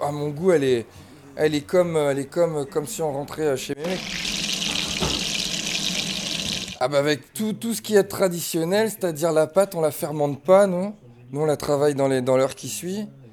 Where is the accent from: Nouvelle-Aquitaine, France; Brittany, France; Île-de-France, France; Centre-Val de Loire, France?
Brittany, France; Fouesnant; Enfin, je suis originaire de Fouesnant. Mes parents tenaient le bar des sports à Fouesnant.